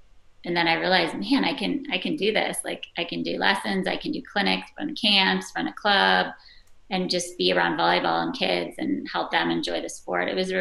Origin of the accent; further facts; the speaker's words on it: Cleveland, Ohio, United States; I'm from Cleveland. I have to stay loyal.